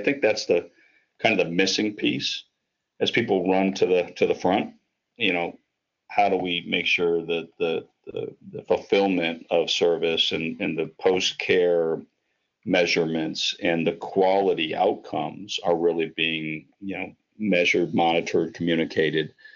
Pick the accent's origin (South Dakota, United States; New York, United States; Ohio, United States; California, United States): Ohio, United States; Columbus; you know, I'm from Columbus, Ohio, and I see it today